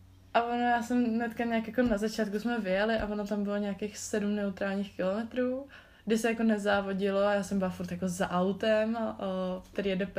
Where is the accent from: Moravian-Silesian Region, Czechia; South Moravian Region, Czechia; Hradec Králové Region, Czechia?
Hradec Králové Region, Czechia; Vrchlabí; Vlastně já jsem z Vrchlabí a tam děcka dělají, nebo dřív dělali buď běžky nebo sjezdový lyžování.